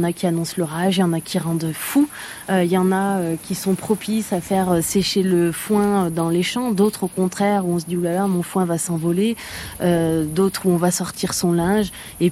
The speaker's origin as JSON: {"language": "French", "region": "Auvergne-Rhône-Alpes", "country": "France", "said": "moi, je viens de la Haute-Loire, qui est toute proche. Donc ouais. je traverse chaque jour cette frontière un peu symbolique entre la Haute-Loire et l'Ardèche."}